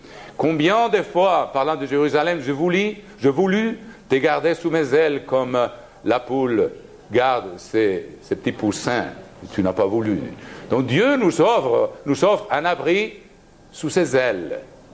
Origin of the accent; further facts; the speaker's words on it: Switzerland; je viens de la Suisse